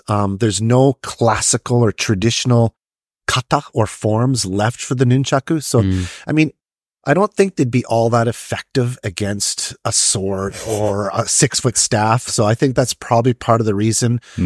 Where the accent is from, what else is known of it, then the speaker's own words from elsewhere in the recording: Ontario, Canada; now in Japan; I'm from Ontario, actually. I grew up right on the border of Ontario and Quebec.